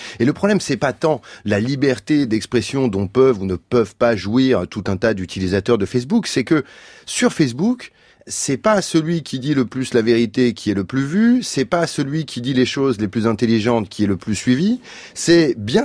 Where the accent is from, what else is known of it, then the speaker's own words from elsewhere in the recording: France; chez nous en France